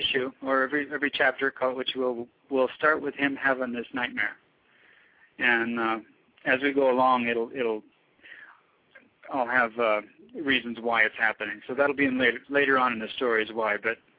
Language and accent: English; the West, United States; That's mainly because I grew up in the West, and, you know, jackalopes are kind of a big deal